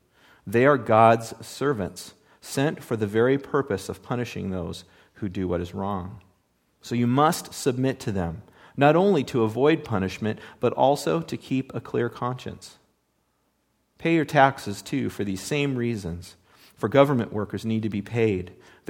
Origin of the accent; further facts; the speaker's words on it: California, United States; and I grew up in Southern California. It was Reagan country at the time. I mean, it was all conservative, you know? And so I grew up at that time in that place, and it was good.